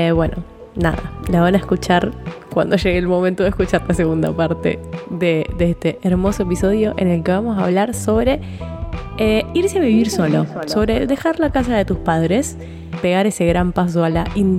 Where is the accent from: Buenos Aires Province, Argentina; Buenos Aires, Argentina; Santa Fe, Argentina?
Santa Fe, Argentina; Rosario; yo soy de Rosario, vivía con mis papás en zona norte y mi laburo, mis estudios, mi novio, todo estaba en el centro de Rosario.